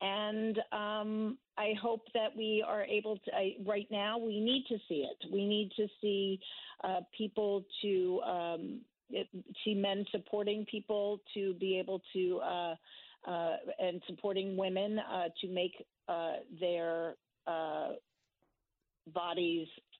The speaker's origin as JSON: {"language": "English", "region": "Connecticut", "country": "United States", "tie": "born or raised there", "said": "growing up in Connecticut and still being connected with Connecticut and having trained in Connecticut"}